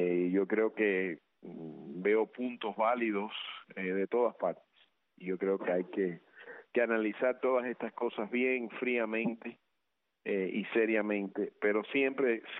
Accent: United States; Yo como cubano-americano, me sentí insultado por ambos lados.

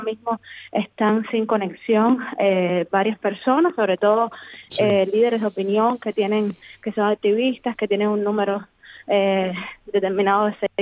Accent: Cuba; moved away; yo me fui de Cuba en enero de 2021

